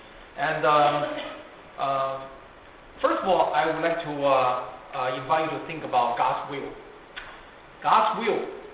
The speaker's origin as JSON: {"language": "English", "country": "Hong Kong", "tie": "born or raised there", "also_born_or_lived": "Taiwan", "accent": "Mandarin-speaking accent", "said": "You know, I came from, I was born in Hong Kong, And when I was very young, I was in Taiwan. And I spent my teenager years in Hong Kong. Even though my Cantonese was okay, so-so, I can understand, I can speak"}